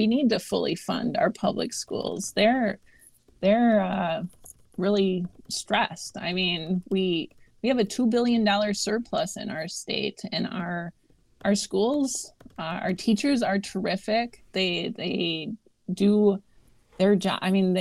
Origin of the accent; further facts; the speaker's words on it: Wausau, Wisconsin, United States; also born or lived in Green Bay; So my parents divorced when I was really young, and my mom and I moved to Wausau, where I grew up, and I graduated from Wausau East High School in 1995.